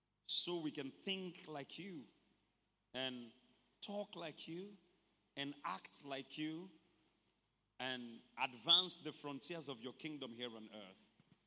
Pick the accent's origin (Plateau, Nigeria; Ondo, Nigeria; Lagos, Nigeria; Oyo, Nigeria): Oyo, Nigeria; Mokola; You know, people, we grew up in Mokola, and they're looking at somebody abroad.